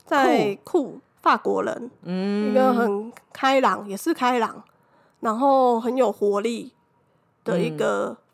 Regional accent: Taiwan; 因为真的就是吃我们台湾人会吃的嘛。

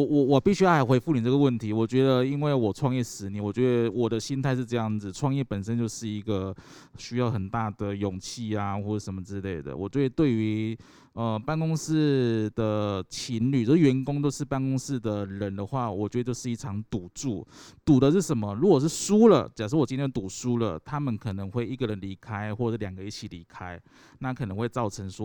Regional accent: Taiwan; 等于是因为我是台湾人冒险泛滥的精神，我喜欢赌。

